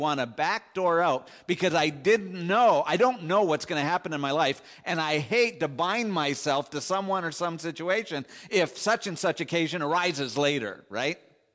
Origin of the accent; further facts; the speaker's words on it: Canada; being Canadian, you're sort of obligated to at least take a look at it.